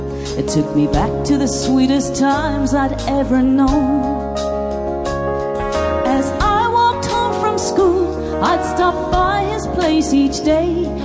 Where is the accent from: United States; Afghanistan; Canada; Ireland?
Ireland; I come from Ireland, by the way, in case you're not too sure where the accent is from.